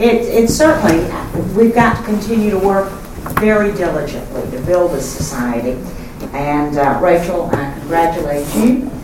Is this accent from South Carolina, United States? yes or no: yes; Rock Hill, South Carolina, United States; now in Columbia, United States; I grew up in Rock Hill and was not raised in the Jewish faith.